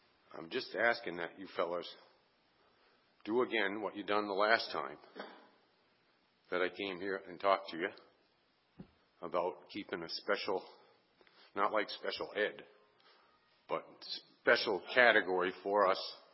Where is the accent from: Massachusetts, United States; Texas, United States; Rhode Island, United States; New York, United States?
Massachusetts, United States; Lambert's Cove; I live in West Chisbury. I'm from Lambert's Cove